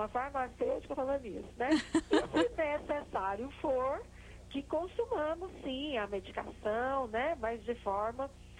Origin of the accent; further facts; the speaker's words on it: Goiás, Brazil; Eu, por exemplo, sou do Cerrado, né? Nós temos aqui o Cerrado Goiano